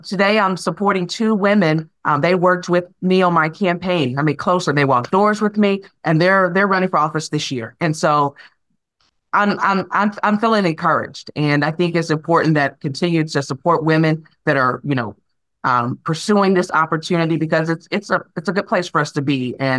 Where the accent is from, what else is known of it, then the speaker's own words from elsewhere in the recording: Evansville, Indiana, United States; Oh, okay. Definitely, yes. Born and raised here. My parents actually were, you know, from this area as well.